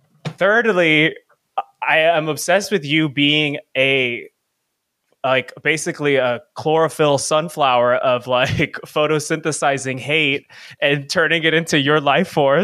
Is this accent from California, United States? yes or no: yes; San Diego, California, United States; from San Diego.